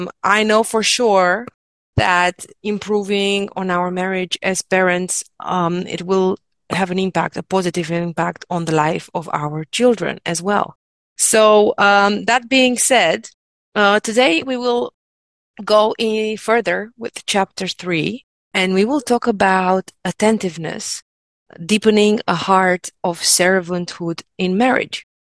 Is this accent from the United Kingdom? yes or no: no; Romania; in the church where I grew up in Romania